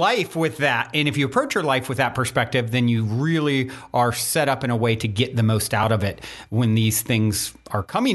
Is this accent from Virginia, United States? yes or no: yes; Virginia, United States; I'm from Virginia originally, so I know when I hear it.